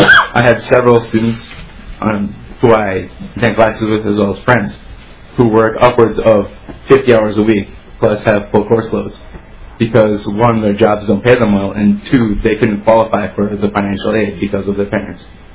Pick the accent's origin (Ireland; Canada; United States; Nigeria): United States; North Mankato, Minnesota; born there; I graduated from Sartell. And then my parents, and actually I was born in North Mankato, my parents attended Mankato State University. So I've pretty much been all across the state here.